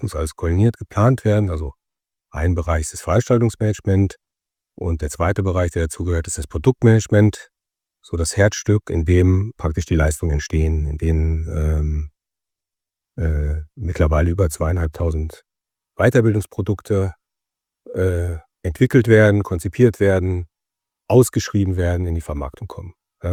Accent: Brilon, North Rhine-Westphalia, Germany; Ja, ich bin Kind vom Lande, ja, aus Ostwestfalen, das Sauerland, das schöne Sauerland. Mein Geburtsort ist Brilon

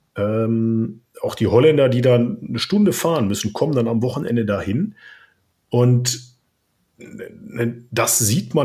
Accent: North Rhine-Westphalia, Germany; ich komme ja nochmal aus dem Ruhrgebiet und was also zu meiner jugendlichen Zeit dann kam

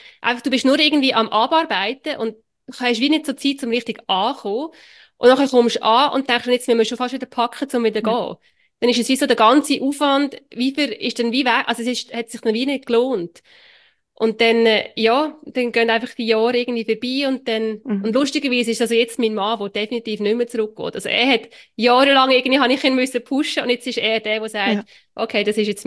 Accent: Switzerland; Und ich und mein Mann sind ja wirklich, also wir sind Schweizer. Und das wird mir, das, und ich bleibe Schweizerin.

